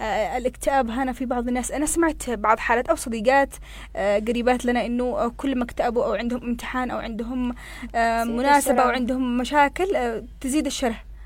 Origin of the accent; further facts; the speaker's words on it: Yemen; احنا كشعب يمني